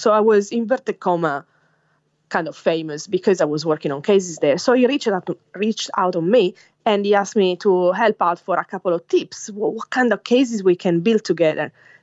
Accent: Italy; now in Australia; For example, I come from Italy, and in Europe, there is more globalization of the insects.

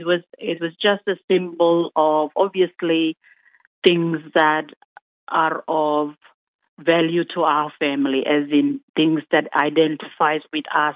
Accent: Australia; from a perspective of growing up in Australia, being Australian

